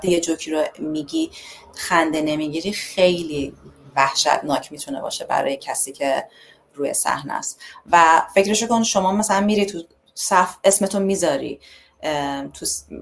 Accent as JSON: {"language": "Persian", "town": "Tehran", "region": "Tehran Province", "country": "Iran", "tie": "born or raised there", "said": "به خاطر این بوده که چه میدونم تو تهران بزرگ شدم"}